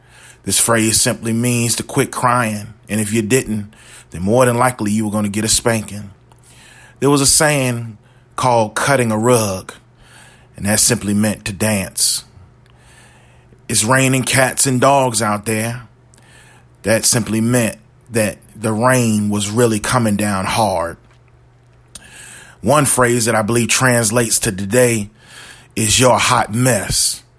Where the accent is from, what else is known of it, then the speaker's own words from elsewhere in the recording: New Jersey, United States; Growing up in New Jersey, we would often spend part of the summer in Lewisburg, North Carolina, where my mother was from.